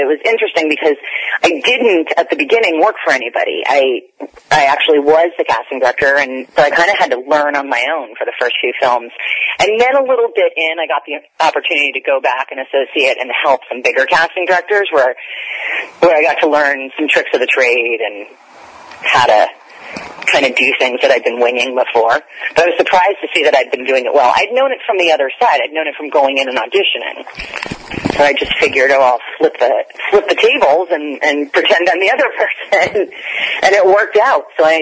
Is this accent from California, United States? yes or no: yes; Los Angeles, California, United States; I grew up in Los Angeles, so I'd always been involved in the entertainment industry.